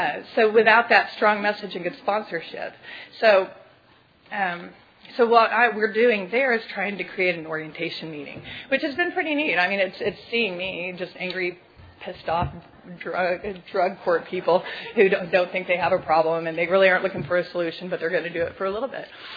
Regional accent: Tulsa, Oklahoma, United States; you know, I'm from Tulsa, Oklahoma. Hi, everybody. And we have really good AA.

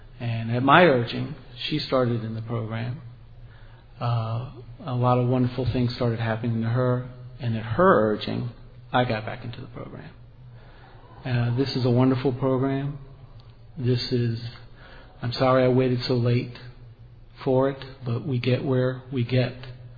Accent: New Orleans, Louisiana, United States; now in Houston, United States; I'm a double winner, currently living in Houston, Texas. I grew up in New Orleans, Louisiana.

